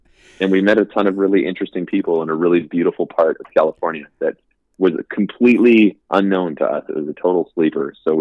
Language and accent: English; Calgary, Alberta, Canada; I grew up in Calgary, so I always enjoy playing there